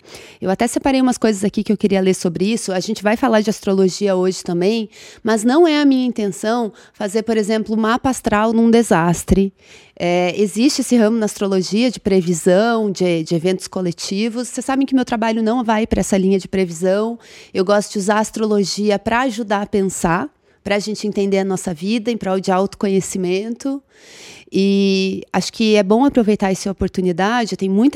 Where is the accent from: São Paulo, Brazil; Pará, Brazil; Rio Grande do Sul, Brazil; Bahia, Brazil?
Rio Grande do Sul, Brazil; born there; eu nasci no Rio Grande do Sul, tenho parentes lá, família lá, meu irmão, meu pai.